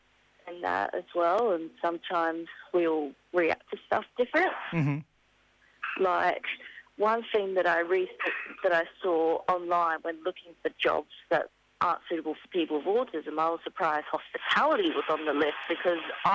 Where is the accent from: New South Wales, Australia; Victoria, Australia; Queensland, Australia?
Queensland, Australia; Brisbane; I'm from Brisbane, born and raised, but I came here for the sea life.